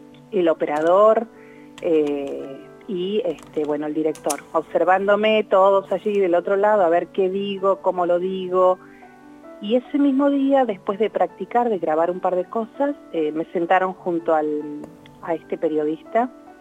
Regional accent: Río Mayo, Chubut, Argentina; born there; Radio Nacional Río Mayo, lugar donde yo nací, es un pueblo muy pequeño, bien al suroeste de la provincia del Chubut.

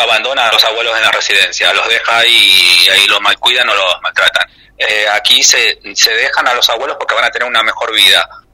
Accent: Tartagal, Salta, Argentina; Porque para mí Tartagal sí es mi pueblo, sigue siendo un pueblo.

